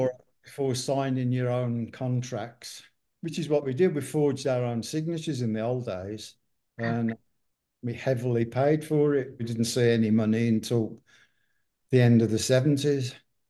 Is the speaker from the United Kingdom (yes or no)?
yes; England, United Kingdom; especially growing up in England with national health and you don't pay for your health system or anything like